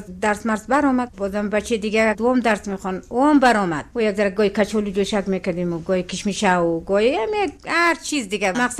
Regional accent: Maidan Wardak, Afghanistan; از این میدان وردک هستیم دیگه، از آره میدان وردک

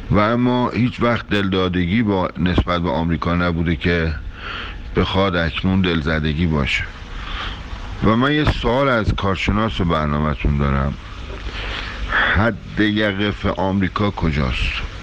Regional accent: Iran; به عنوان یک ایرانی عرض میکنم

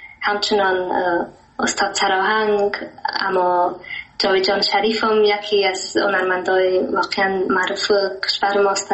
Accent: Germany; بله، ما در آلمان تولد شدیم و همینجا بزرگم شدیم

